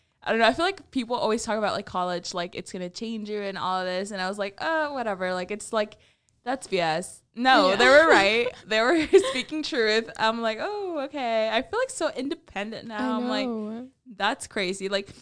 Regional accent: Texas, United States; now in Nashville, United States; I'm from Texas, so this is like, I was like, this is like a greener Texas.

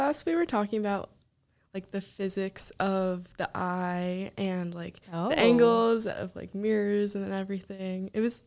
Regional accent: Florida, United States; And a lot of people from up north were struggling a lot more than us Floridians were.

